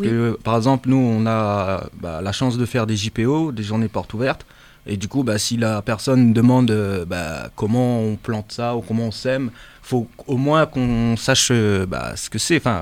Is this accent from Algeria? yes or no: no; Réunion; parce que oui, je suis réunionnais.